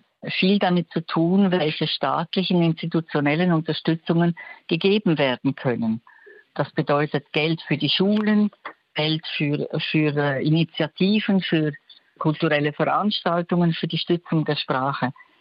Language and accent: German; Switzerland; Sie hören ja, ich bin aus der Schweiz. Also Schweizerisch natürlich auch.